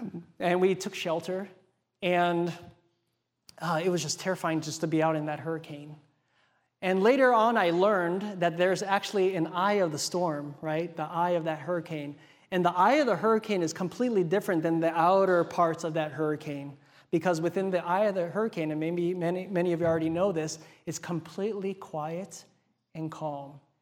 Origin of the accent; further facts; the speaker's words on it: Hawaii, United States; When I was growing up in Hawaii, much like the East Coast, we got a lot of hurricanes.